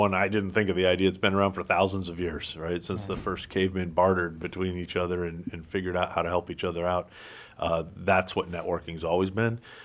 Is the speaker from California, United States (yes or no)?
yes; Los Angeles, California, United States; moved away; Serendipitously. I moved here from California 10 years ago. I'm a native Angeleno.